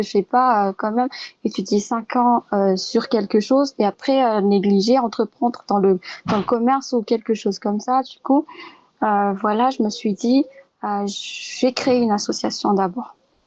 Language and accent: French; Madagascar; moi, j'ai vécu à Madagascar. Je suis née à Madagascar.